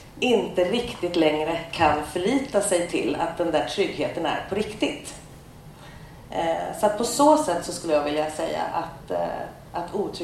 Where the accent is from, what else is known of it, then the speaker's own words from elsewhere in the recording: Värmdö, Stockholm County, Sweden; Men jag är född och uppväxt i Värmdö kommun